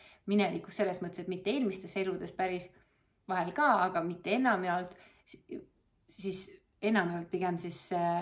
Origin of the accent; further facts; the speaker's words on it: Central Estonia, Estonia; Ja ma olen pärit Kesk-Eestist. Ma olen kasvanud ülesesti toredas traditsioonilises perekonnas.